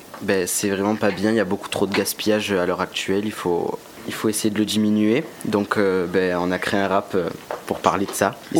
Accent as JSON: {"language": "French", "town": "Ribiers", "region": "Provence-Alpes-Côte d'Azur", "country": "France", "said": "Ben, je viens de Ribier. Je suis au collège de Pôle à Rennes. Je suis en 3e."}